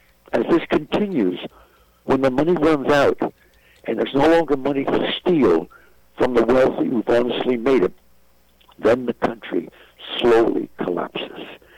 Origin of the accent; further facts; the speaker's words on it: United States; I'm speaking as an American citizen who grew up and have studied history.